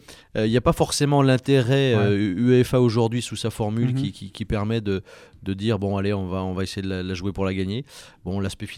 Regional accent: Marseille, Provence-Alpes-Côte d'Azur, France; Moi, je suis Marseillais.

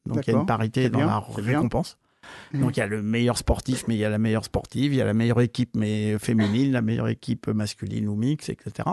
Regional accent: Paris, Île-de-France, France; On est parisien, mais on n'est pas que dans un arrondissement.

